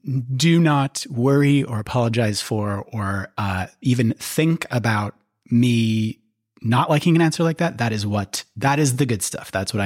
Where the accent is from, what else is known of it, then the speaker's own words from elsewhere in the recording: St. Paul, Minnesota, United States; in St. Paul, Minnesota.